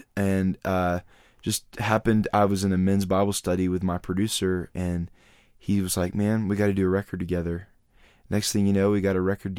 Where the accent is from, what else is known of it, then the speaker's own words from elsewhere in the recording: Nashville, Tennessee, United States; Well, I grew up in Nashville, actually, as a native